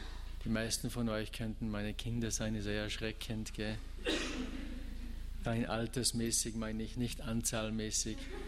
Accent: Schladming, Styria, Austria; bin aus Österreich. Nähe von Salzburg, Schladming heißt die, so eine Bergstadt. Wir leben vom Skifahren mehr oder weniger bei uns. Und ich bin da geboren und aufgewachsen

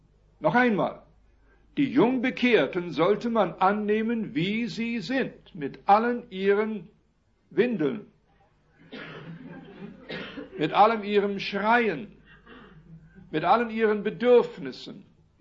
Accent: Waldheim, Saskatchewan, Canada; Gemeinde in Waldheim, Saskatchewan, wo ich aufgewachsen bin in Kanada.

